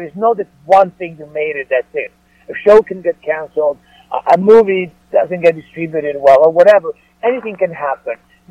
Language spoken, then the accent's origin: English; Italy; English is a second language; So I went back to Italy after 5 years not working in my home country. It was nice to go back and work there.